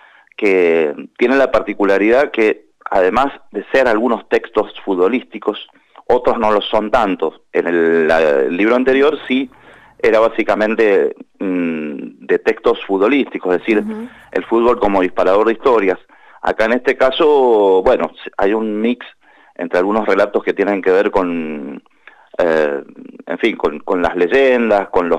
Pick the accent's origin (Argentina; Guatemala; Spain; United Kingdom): Argentina; San José, Mendoza; Hay mucha historia de mi pueblo, de mi patria chica, que es San José, de Guaymallén.